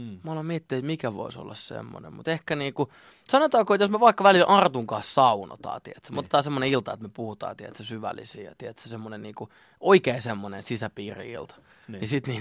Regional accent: Lahti, Päijät-Häme, Finland; mä oon syntynyt Lahdessa ja mä oon asunut Lahdessa siis niin kuin vanhempien luona ihan siitä niin kuin 0-vuotiaasta 20-vuotiaaksi ja sitten tuossa niin kuin 1,5 vuotta sitten mä muutin omaa kämppää.

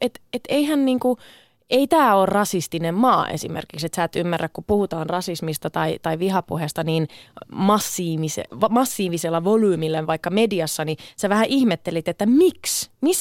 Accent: Mikkeli, South Savo, Finland; born there; sinä yönä, kun mä synnyin Mikkelissä

